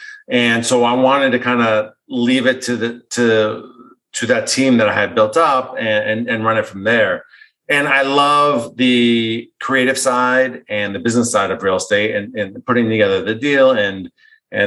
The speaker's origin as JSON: {"language": "English", "region": "New Jersey", "country": "United States", "tie": "born or raised there", "said": "growing up in New Jersey, I shoveled driveways, and during the winter, we auto detailed cars during the summer"}